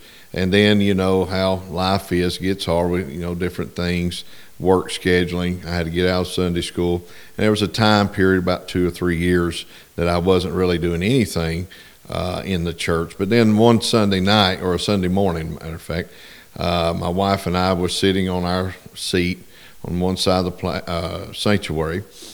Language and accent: English; Kingsport, Tennessee, United States; I've been there my whole life. I was born in the Holston Valley Hospital right there in the middle of town.